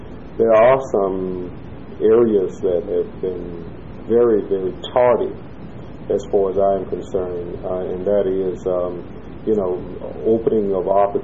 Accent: Bessemer, Alabama, United States; Okay, I grew up in the Bessemer, Birmingham area. Graduated from high school in 1965 during the turbulent 60s.

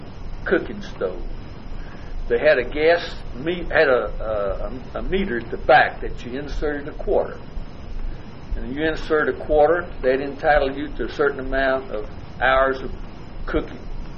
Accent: Akron, Ohio, United States; born there; I was born in March the 21st, 1919, in Akron, Ohio.

